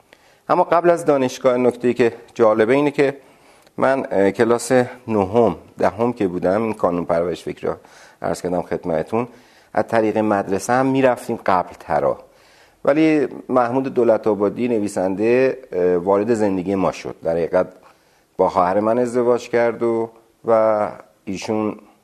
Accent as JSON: {"language": "Persian", "town": "Tehran", "region": "Tehran Province", "country": "Iran", "tie": "born or raised there", "also_born_or_lived": "Abadan", "said": "من 58 سالم الان و موقعی که ما مهاجرت کردیم از آبادان و آمدیم تهران من 6 سالم بود."}